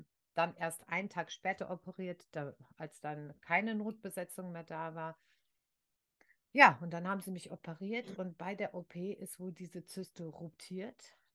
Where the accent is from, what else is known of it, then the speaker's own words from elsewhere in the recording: Rhineland, Germany; Bei uns im Rheinland war dann auch Karneval.